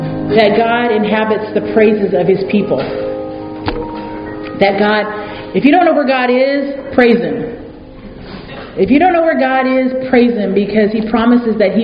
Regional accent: Seattle, Washington, United States; also born or lived in Tampa; So when I moved back to Seattle from Tampa, I went back to my home church roots, which was a Samoan congregational church.

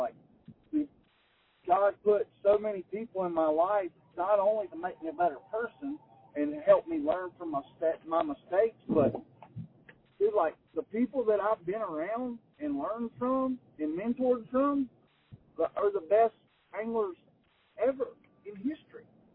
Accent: United States; Like, you know, I grew up living on Lake Wiley. We fished, me and my brothers, we fished off our dock growing up.

